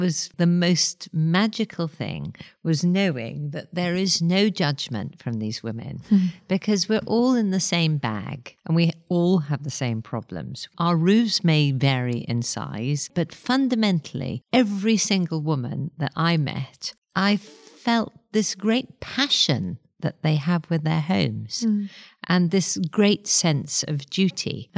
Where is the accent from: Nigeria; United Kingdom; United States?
United Kingdom; Wales; So I grew up in Wales and we had a small farm on the Welsh borders.